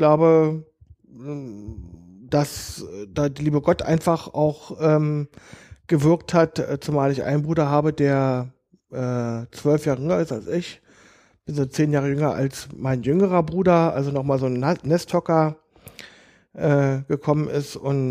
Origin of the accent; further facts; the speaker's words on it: Berlin, Germany; Also ich bin echter Berliner.